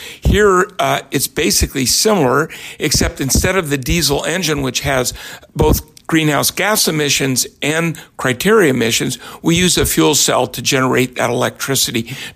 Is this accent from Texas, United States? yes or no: no; Berkeley, California, United States; Yes, I am from Berkeley.